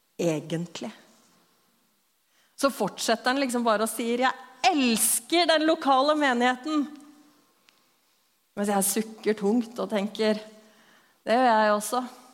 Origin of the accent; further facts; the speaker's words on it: Lillehammer, Innlandet, Norway; barndommen min på Lillehammer, og musikk og hjemme fullt av folk. Så jeg ble veldig tidlig glad i Jesus.